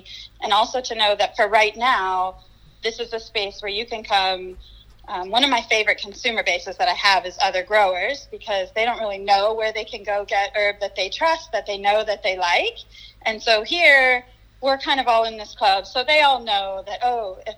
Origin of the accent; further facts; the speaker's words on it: California, United States; They don't match who we are as Californian citizens.